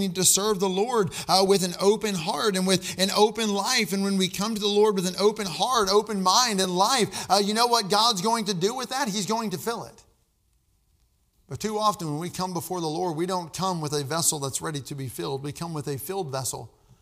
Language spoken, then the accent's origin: English; Brandsville, Missouri, United States; I'm from Brandsville, Missouri, Southeast Missouri. I'm sure everybody's heard of Brandsville. It's a pretty big place. It's got 153 people that's living in it.